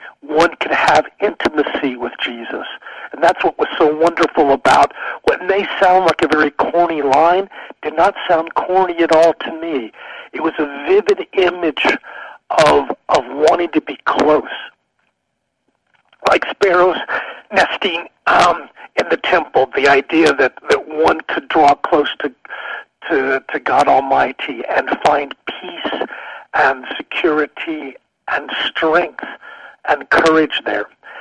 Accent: Salina, Kansas, United States; I grew up in Salina, Kansas, and I was baptized as a child into the Episcopal Church, and grew up at the cathedral parish there.

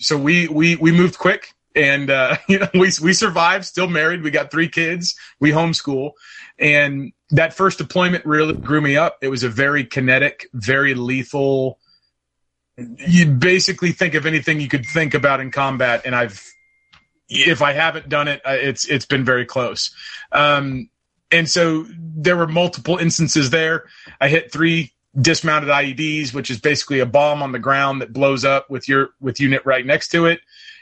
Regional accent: Oklahoma, United States; I'm from Oklahoma, so I wasn't there.

